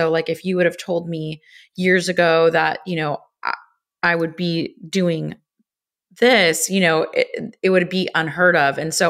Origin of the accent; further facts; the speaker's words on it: Los Angeles, California, United States; So I grew up in Los Angeles. There's a big Armenian community in LA, and food was always a central part of our family life.